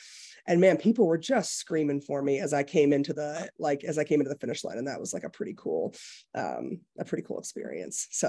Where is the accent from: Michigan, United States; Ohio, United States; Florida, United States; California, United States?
Michigan, United States; Detroit; So like you mentioned, I'm moving from Detroit. I've lived in the Detroit area my entire life. I've lived in the city itself for 10 years